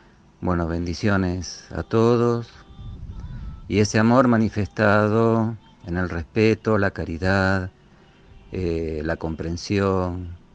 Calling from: Merlo, San Luis, Argentina; de Merlo, San Luis.

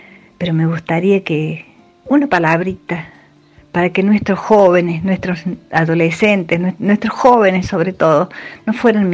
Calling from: Río Tercero, Córdoba, Argentina; de Río Tercero.

